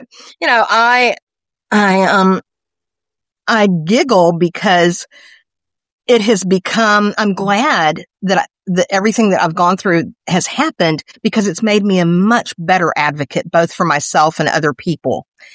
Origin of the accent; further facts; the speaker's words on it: Atlanta, Georgia, United States; also born or lived in Tennessee; I grew up in Northwest Atlanta before we moved back to Tennessee, which is where my family is from.